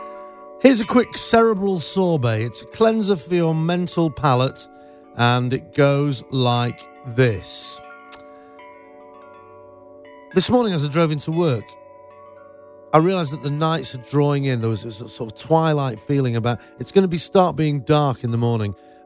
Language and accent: English; United Kingdom; You see, I'm British, and I didn't grow up with.